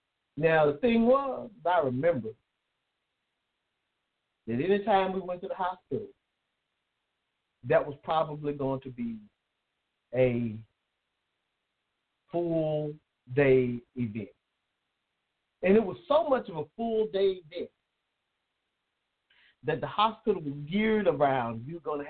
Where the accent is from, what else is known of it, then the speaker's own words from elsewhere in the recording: DeKalb County, Georgia, United States; also born or lived in Fulton County; For me, I remember growing up in DeKalb County, Georgia. I was born in Fulton, raised in DeKalb.